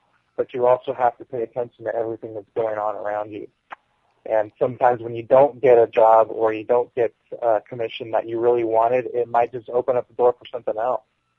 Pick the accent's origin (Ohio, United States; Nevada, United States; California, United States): California, United States; Los Angeles; It's in my hometown of Los Angeles